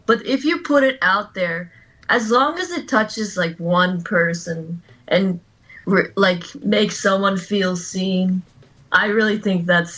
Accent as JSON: {"language": "English", "region": "Virginia", "country": "United States", "tie": "born or raised there", "said": "So I grew up in Virginia in the US, and there's heaps of like huge tall trees."}